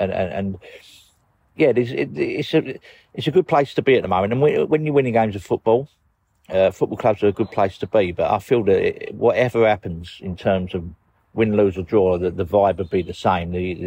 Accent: Newham, London, United Kingdom; I was brought up in West Ham, in Newham.

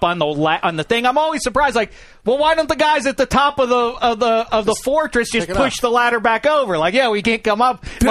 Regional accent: Pittsburgh, Pennsylvania, United States; I'm from Pittsburgh, PA.

